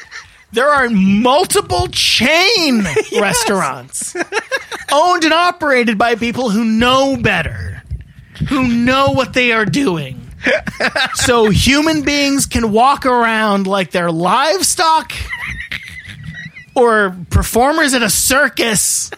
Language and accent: English; Maryland, United States; I don't remember summers being this miserable as a kid growing up in Maryland.